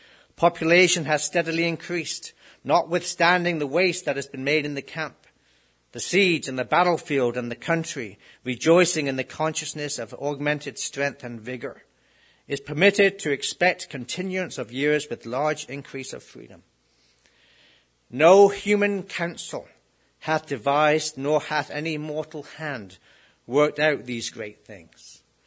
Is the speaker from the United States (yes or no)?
no; Plymouth, South West England, United Kingdom; my hometown in Plymouth, England. That's where I was born and raised.